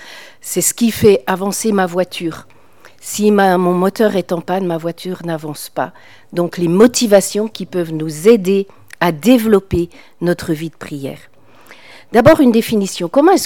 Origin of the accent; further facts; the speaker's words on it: France; En tant que Français, on a un petit peu de mal avec le mot discipline.